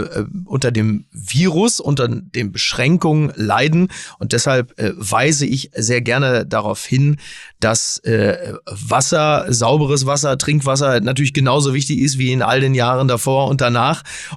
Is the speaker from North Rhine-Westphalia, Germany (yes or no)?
yes; Dortmund, North Rhine-Westphalia, Germany; Selbst als Dortmunder denke ich